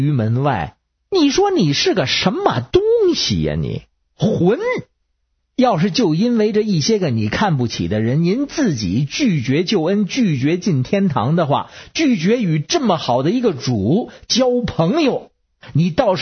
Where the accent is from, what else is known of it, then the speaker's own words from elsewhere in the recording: Beijing, China; 我是北京的…，我下次再接着跟您聊